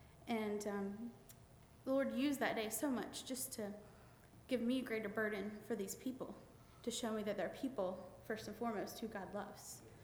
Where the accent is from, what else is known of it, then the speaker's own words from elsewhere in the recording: Georgia, United States; And people up north think this is funny because I'm from Georgia.